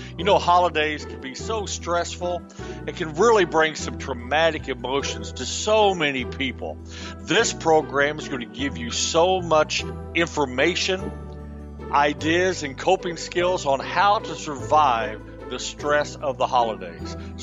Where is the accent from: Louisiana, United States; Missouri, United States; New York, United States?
Missouri, United States; St. Louis; I'm from the St. Louis area